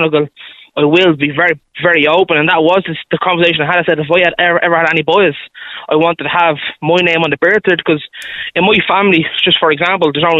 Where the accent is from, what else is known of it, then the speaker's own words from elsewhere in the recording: Blanchardstown, Leinster, Ireland; I come from the Blanchardstown area, and I know a lot of men in this area